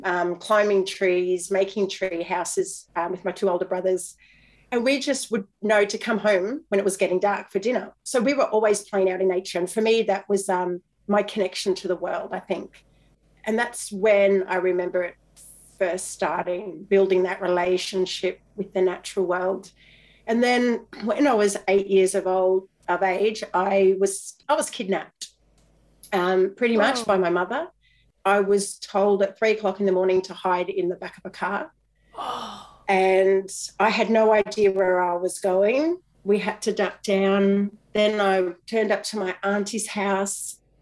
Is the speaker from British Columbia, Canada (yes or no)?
yes; Vancouver, British Columbia, Canada; I was born in Vancouver, Canada, and I was raised in a three-story house with three other siblings. I was the youngest of four.